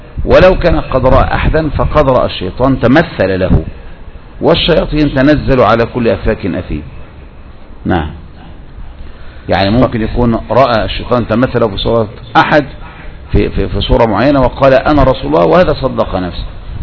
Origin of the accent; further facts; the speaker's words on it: Egypt; عندنا في مصر